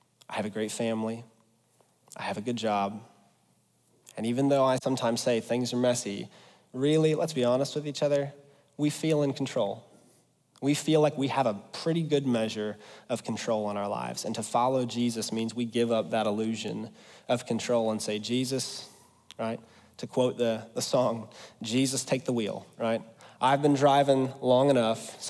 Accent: Ohio, United States; now in Central Ohio, United States; And so I'm from West Ohio. I came to Central Ohio and recognize nobody's from West Ohio.

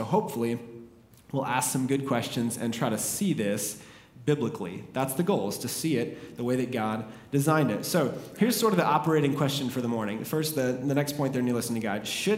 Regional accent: Delaware, United States; I'm from Delaware, so like I can come here, offend everyone, and then leave. Like I just go back to Delaware

